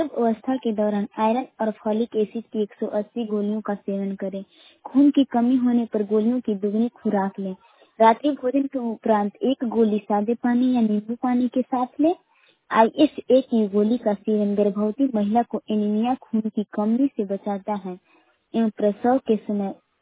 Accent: Aurangabad, India; मैं परता पंचायत के रहने वाली हूँ, औरंगाबाद की निवासी हूँ।

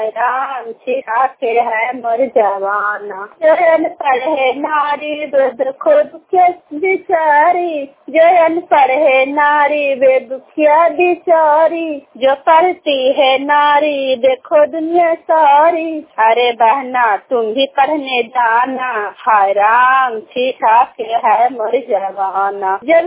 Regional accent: Kolama, Bihar, India; Block खरनौत Kolama गांव के रहने वाली हूँ, जिला ललंदा।

